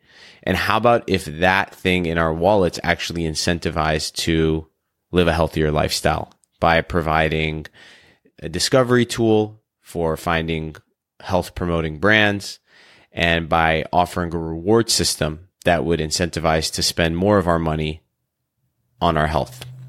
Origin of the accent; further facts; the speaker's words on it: Los Angeles, California, United States; I reconnected with a dear friend of mine who I grew up with here in Los Angeles.